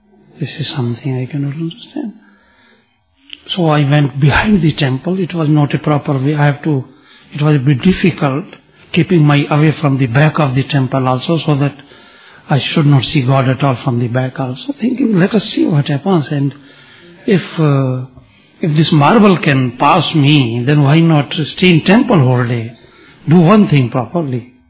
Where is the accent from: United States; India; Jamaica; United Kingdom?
India; Delhi; born there; I was born in near Delhi about 1946. As in India, generally families are religious nature, but our family was more religious.